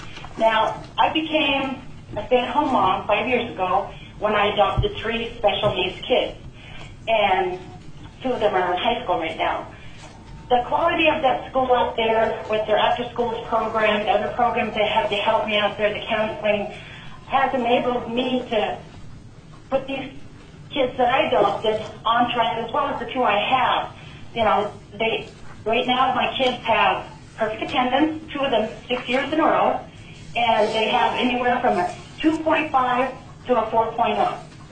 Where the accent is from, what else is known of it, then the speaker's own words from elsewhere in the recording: Nenana, Alaska, United States; now in North Pole, United States; I'm from North Pole, originally from Nemana.